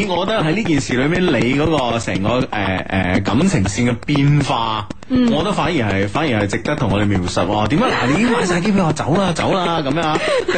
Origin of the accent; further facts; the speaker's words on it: Guangdong, China; 我哋中国人，广东人，